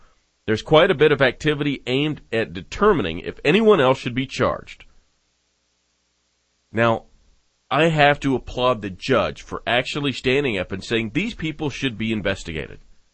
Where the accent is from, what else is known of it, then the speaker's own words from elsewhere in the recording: Nevada, United States; especially right here in my home state of Nevada